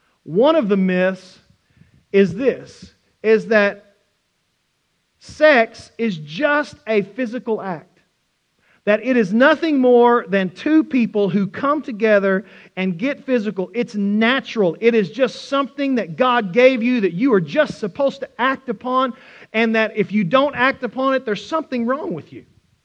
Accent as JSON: {"language": "English", "region": "Oklahoma", "country": "United States", "tie": "born or raised there", "said": "You know, I was always taught, growing up in Oklahoma, there's two words."}